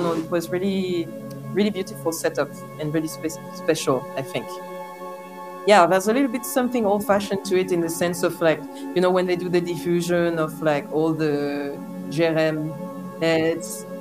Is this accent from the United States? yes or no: no; France; first language French; English is a second language; I come from France originally, but we're doing this interview in English now. But I'm a French native speaker.